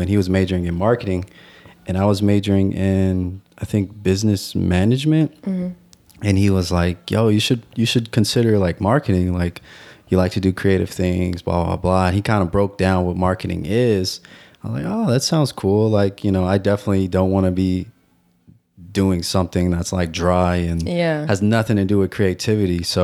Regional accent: Los Angeles, California, United States; I grew up in LA, like the west side of LA, like Culver City area and stuff.

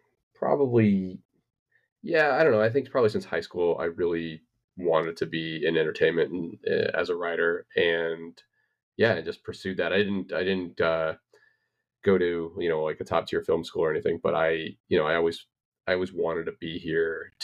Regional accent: Denver, Colorado, United States; moved away as an adult; now in Los Angeles, United States; I've been here for 23 years, but I grew up in Denver, Colorado.

